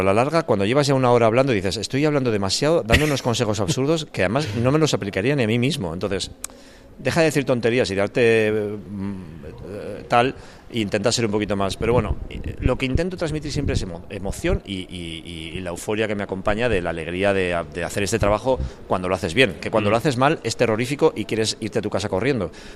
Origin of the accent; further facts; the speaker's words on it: Albelda de Iregua, La Rioja, Spain; hay tres chicos de mi pueblo Albel de Iregua, están estudiando arte dramático en Madrid